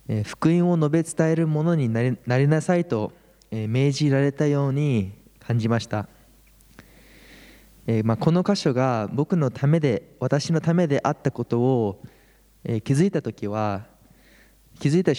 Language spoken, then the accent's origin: Japanese; Canada; moved away; also born or lived in Japan; 私は日本で生まれましたが、1歳の時にカナダに引っ越したので、ほぼカナダ育ちです。牧師家庭で育ちましたが、小さい時からずっと教会に通っていましたが